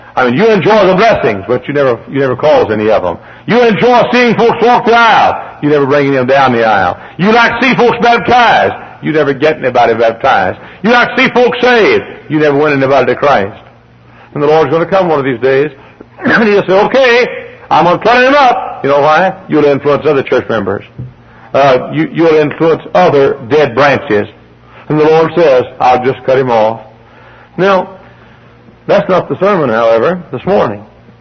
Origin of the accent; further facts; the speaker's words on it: Texas, United States; I grew up in Texas, and I've seen it 109 degrees in Texas.